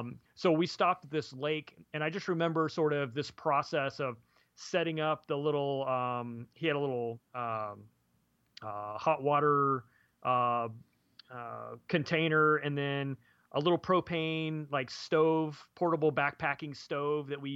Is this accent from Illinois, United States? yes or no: no; Colorado, United States; now in Maryland, United States; which we're not used to here in Maryland, like we didn't even really think about it. Even though I'm from Colorado